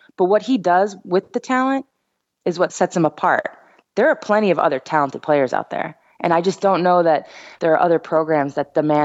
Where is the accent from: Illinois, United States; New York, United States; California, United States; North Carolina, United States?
New York, United States; And I'm from New York, so I wasn't too far away.